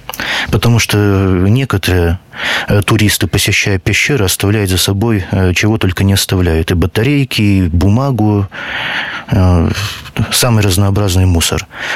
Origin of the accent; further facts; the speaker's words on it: Orda, Perm Krai, Russia; Вот это мне тем более приятно, что Орда есть моя малая родина.